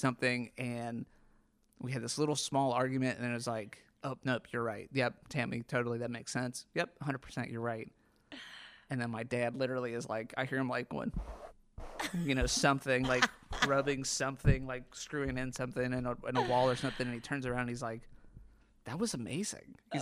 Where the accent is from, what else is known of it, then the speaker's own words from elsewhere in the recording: Kentucky, United States; So I would say this is for Cincinnatians and like Cincinnati, so obviously we're from Northern Kentucky.